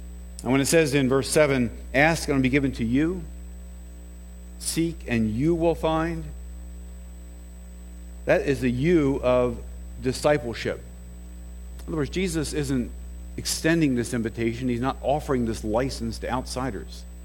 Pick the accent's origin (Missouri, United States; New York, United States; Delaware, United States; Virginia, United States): Delaware, United States; Rehoboth Beach; I grew up in Rehoboth Beach, Delaware. It's a lower Delaware on the Atlantic Ocean, a summer resort. It's one of these Jekyll and Hyde places where it's dead as a doornail during the winter.